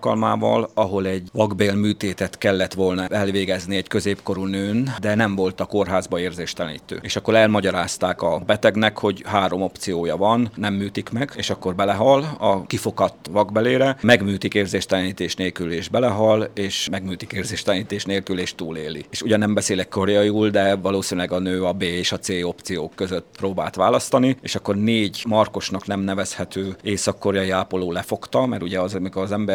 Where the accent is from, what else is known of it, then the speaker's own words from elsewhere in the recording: Romania; Romániájában nőttem föl, tehát meg akartam nézni azt, hogy milyen országban élnék most is, hogyha nem lett volna itt a változás.